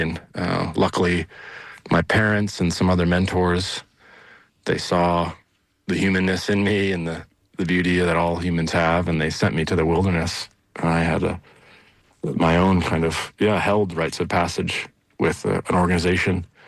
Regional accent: Norwich, Vermont, United States; is that valley where I was raised in Norwich, Vermont, and just was there catching salamanders and frogs.

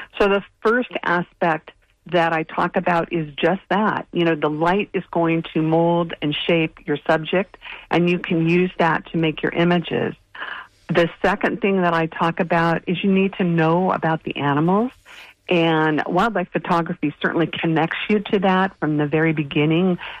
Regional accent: California, United States; now in Florida, United States; I'm actually from California. I moved to Florida 5 years ago.

